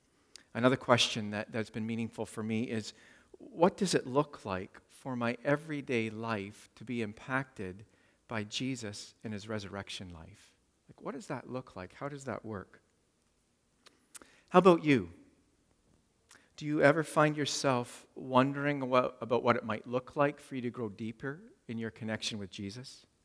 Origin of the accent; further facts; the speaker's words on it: Toronto, Ontario, Canada; I was 17 years old. I grew up in Toronto, and in high school